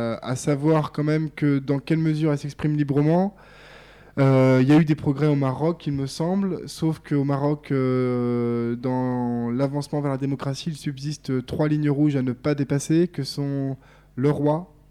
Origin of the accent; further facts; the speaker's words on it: France; Moi, en tant que Français, arrivé dans les camps